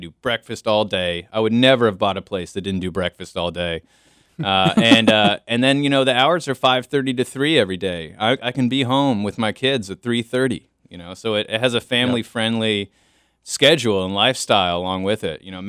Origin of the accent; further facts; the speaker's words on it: Saudi Arabia; I actually grew up overseas. I was born and raised in Saudi Arabia